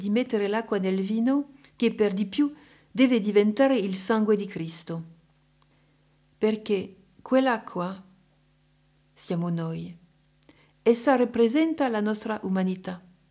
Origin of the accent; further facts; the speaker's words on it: France; Italian is a second language; Vedete, io sono francese, anche voi italiani